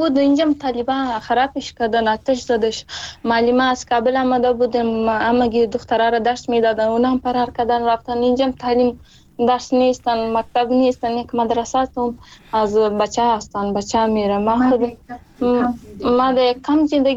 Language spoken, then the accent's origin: Persian; Afghanistan; Persian is a second language; ما از افغانستان هستیم، همین جا مجر شدیم